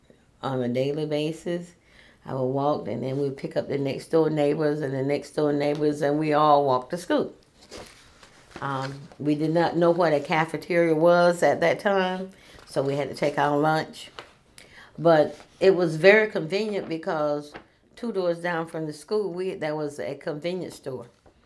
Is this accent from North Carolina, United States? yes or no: yes; Princeville, North Carolina, United States; born there; I was born in Princeville, North Carolina on March the 17th, 1950.